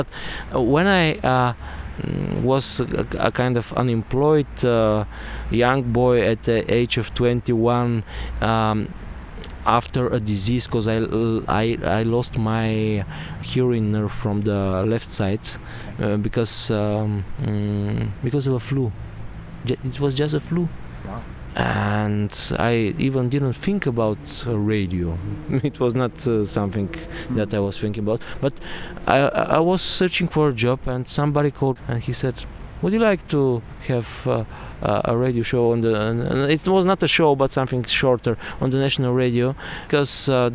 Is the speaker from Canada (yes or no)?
no; Montana, Montana Province, Bulgaria; when I was 15, in my hometown called Montana. It's very funny because actually it had a kind of socialist name and they wanted to change it